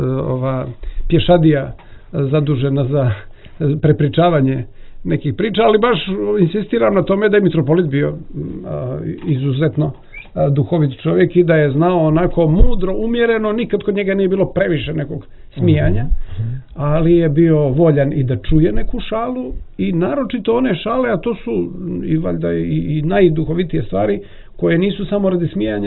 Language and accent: Serbian; Cetinje, Montenegro; recimo kod nas u Staroj Crnoj Gori imate šale između Cuca, Čevljana, Čeklića, Njeguša